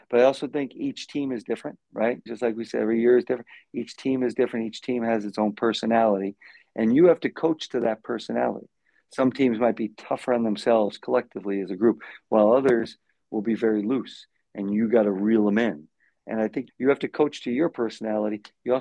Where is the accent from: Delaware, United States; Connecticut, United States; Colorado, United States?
Connecticut, United States; now in Buffalo, United States; I've lived here longer than I lived anywhere else. I grew up in Connecticut. I went to college about an hour and a half south of Buffalo at St. Bonaventure.